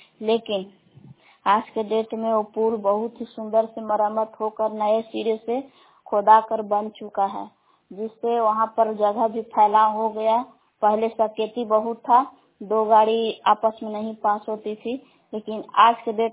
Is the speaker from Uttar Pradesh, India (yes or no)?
no; Belaon, Bihar, India; ग्राम बेला जिला कैमूर बबुआ की निवासी हूँ।